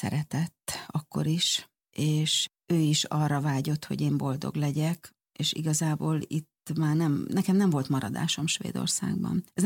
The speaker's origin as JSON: {"language": "Hungarian", "country": "Hungary", "tie": "born or raised there", "also_born_or_lived": "Sweden", "said": "olyan elmondhatatlan vágyam volt arra, hogy visszajöjjek Magyarországra, és azt éreztem, hogy nekem itt dolgom van, hogy én nekem haza kell jönnöm, ez az én hazám."}